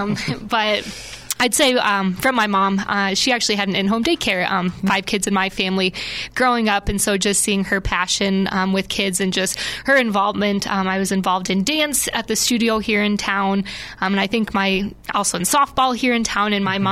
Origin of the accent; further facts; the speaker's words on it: Le Mars, Iowa, United States; But born and raised in Lamars, I was excited for all the opportunities that I had.